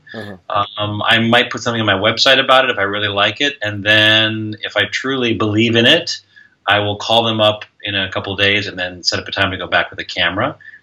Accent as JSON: {"language": "English", "town": "Minneapolis", "region": "Minnesota", "country": "United States", "also_born_or_lived": "Chicago", "said": "I moved here from I'm originally from Minneapolis."}